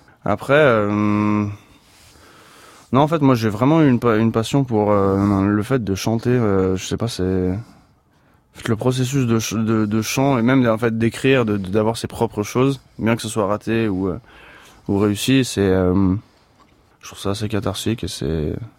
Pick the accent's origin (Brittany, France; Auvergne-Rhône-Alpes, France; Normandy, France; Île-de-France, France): Auvergne-Rhône-Alpes, France; Saint-Étienne; born there; Et de l'autre côté de ma mère, français, polonais, italien, c'est un peu tout mélangé. Je suis né à Saint-Étienne, comme tout le reste de ma famille, depuis, je pense, trois générations.